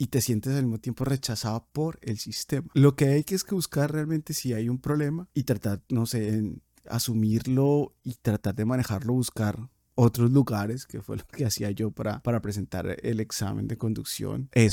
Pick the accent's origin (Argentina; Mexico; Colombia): Colombia; Cuando te encuentras, por ejemplo, que me pasó en Alemania, que me decían, ah, como eres colombiano